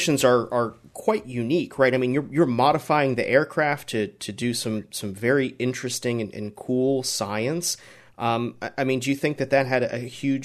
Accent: Florida, United States; I grew up in Florida. I watched shuttle launches.

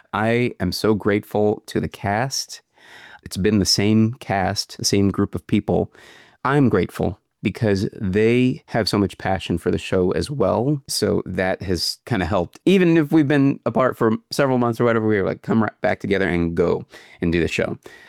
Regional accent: New York City, New York, United States; So I grew up in New York City.

